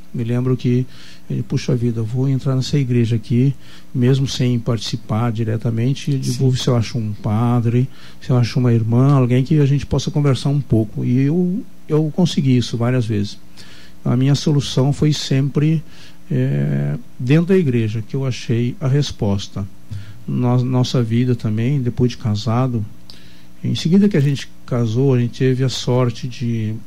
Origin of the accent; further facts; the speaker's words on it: Camaquã, Rio Grande do Sul, Brazil; eu nasci lá em Camaquã, no município do Rio Grande do Sul. Fica a uns 100 quilômetros da capital, Porto Alegre, sentido sul. E lá eu me criei, sempre no interior, sabe?